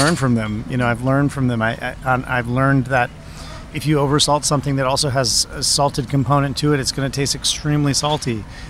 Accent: Vermont, United States; Well, I grew up in Vermont on a small family farm.

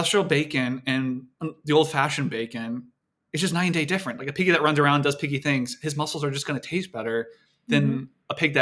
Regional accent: Iowa, United States; I come from Iowa. I'm a first generation college student. Most of my family are Trumpers.

